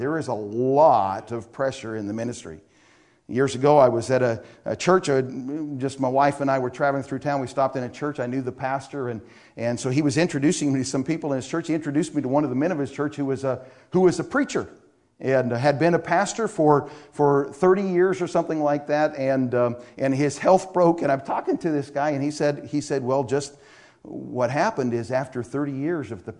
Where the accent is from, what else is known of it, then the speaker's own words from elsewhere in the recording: Washington, United States; I'm a guest. I'm from Washington State. I grew up in Washington State all my life.